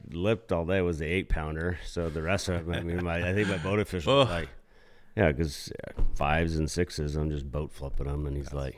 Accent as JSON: {"language": "English", "town": "Auburn", "region": "California", "country": "United States", "said": "from Auburn, California."}